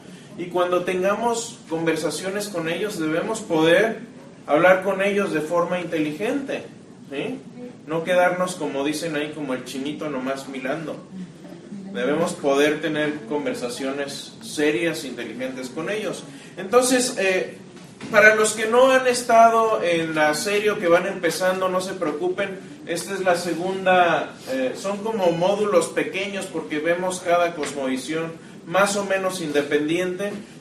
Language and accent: Spanish; Querétaro, Mexico; now in Houston, United States; yo soy de Querétaro. Querétaro, cuando yo empecé a vivir ahí en los 80s, pues era muy chiquito